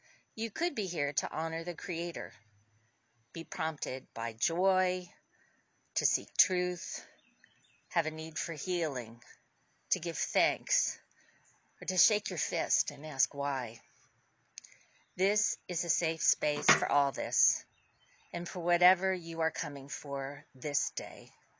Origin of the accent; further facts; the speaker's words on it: Champaign, Illinois, United States; from Champaign and glad that you are joining us